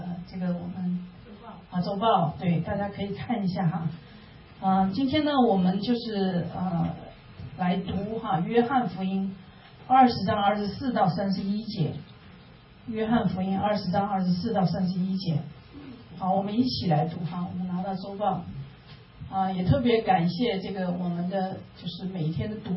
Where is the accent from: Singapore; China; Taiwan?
China; Wuhan, Hubei; 我来自中国的武汉，跟我们的刘牧师是老乡